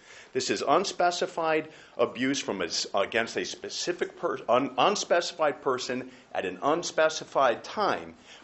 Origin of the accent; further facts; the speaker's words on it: Virginia, United States; I hail from Loudoun County.